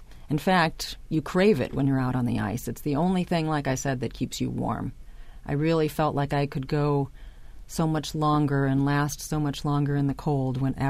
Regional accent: Chicago, Illinois, United States; And it was colder than anything I've ever felt, and I grew up in Chicago, so yes, it was very cold, even in summer.

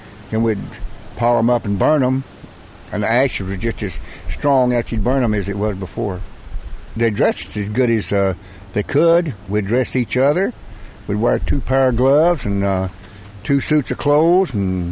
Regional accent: Yakima, Washington, United States; from Yakima. That's my daughter, Peggy. She's from Yakima.

